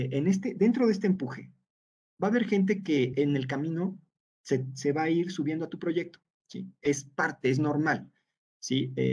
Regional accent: Mexico; Pues siendo el primer mexicano, la segunda persona más joven, pues se supone que el especialista soy yo, ¿no?

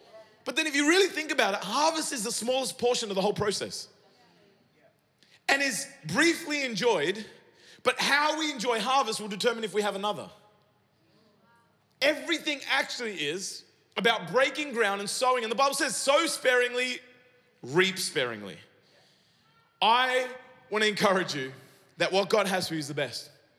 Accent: Sydney, New South Wales, Australia; I grew up in Fairfield in Sydney.

